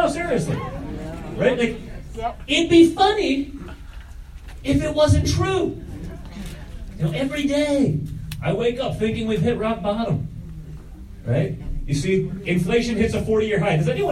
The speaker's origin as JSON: {"language": "English", "country": "United States", "said": "As an American, I watched what happened in Afghanistan and the withdrawal"}